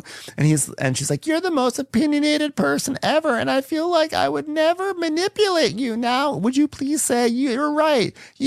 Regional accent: Kentucky, United States; I've known Zach for 18 years. It goes deeper than that. We're from Kentucky together.

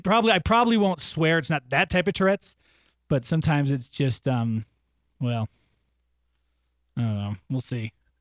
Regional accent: Massachusetts, United States; accent: Boston; Like, I get embarrassed by my Boston accent.

